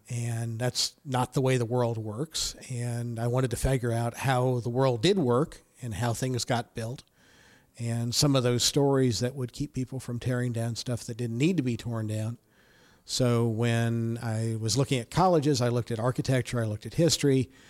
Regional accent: Roanoke, Virginia, United States; It was still very much country. Today, that area where we grew up is sort of the suburbs of Roanoke, but then it was out in the country.

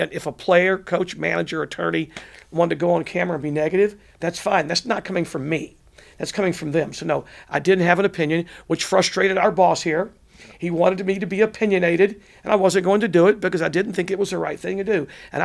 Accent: Hempstead, Texas, United States; When I was growing up in Hempstead, Texas, which is about 50 miles northwest of here, I'd sit in the back of my dad's clothing store and pretend to be a sportscaster.

